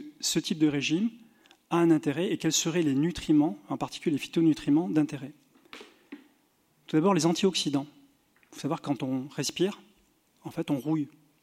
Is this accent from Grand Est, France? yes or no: no; Bordeaux, Nouvelle-Aquitaine, France; now in Marseille, France; on est à Marseille, moi je suis de Bordeaux